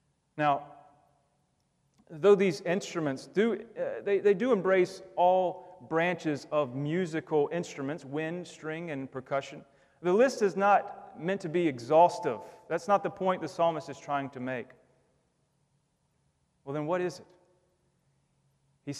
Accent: United States; I get it. I am an American.

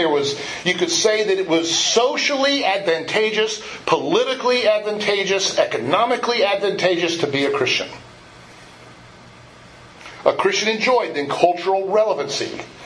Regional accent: Georgia, United States; I grew up in Georgia.

